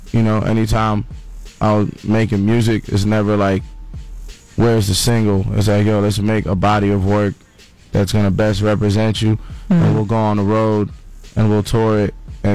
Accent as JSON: {"language": "English", "town": "Queens", "region": "New York", "country": "United States", "tie": "born or raised there", "also_born_or_lived": "France", "said": "I was raised in Queens."}